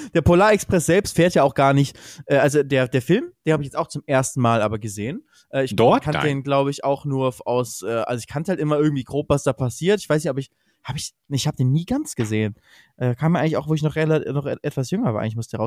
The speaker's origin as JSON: {"language": "German", "town": "Cologne", "region": "North Rhine-Westphalia", "country": "Germany", "said": "als Kölner, müsst ihr euch vorstellen, man weiß, der Schnee bleibt wirklich nur 5 Minuten."}